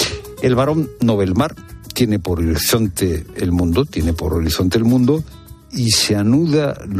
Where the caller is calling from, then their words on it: Tarragona, Catalonia, Spain; de Tarragona. Yo empecé a correr con unos 19 años y no era muy bueno.